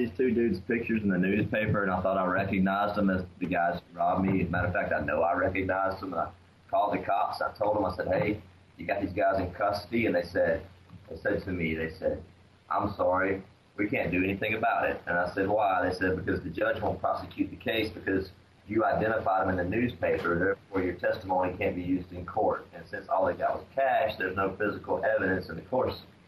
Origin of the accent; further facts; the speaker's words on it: Alabama, United States; you know, I am from Alabama. I am the stereotypical Alabamian.